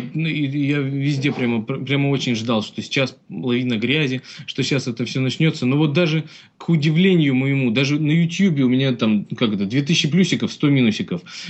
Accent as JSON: {"language": "Russian", "town": "Chelyabinsk", "region": "Chelyabinsk Oblast", "country": "Russia", "said": "Тут же мы, как это, из Челябинска, не девочки там"}